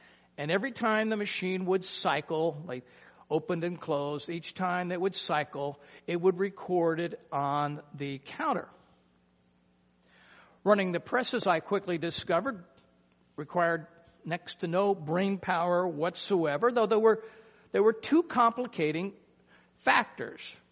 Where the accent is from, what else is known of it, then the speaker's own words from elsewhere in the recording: Cincinnati, Ohio, United States; I grew up in Cincinnati, Ohio.